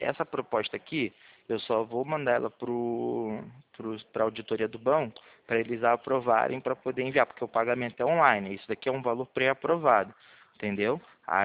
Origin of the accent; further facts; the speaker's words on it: Rio de Janeiro, Brazil; Eu sou do Rio de Janeiro, aqui do centro.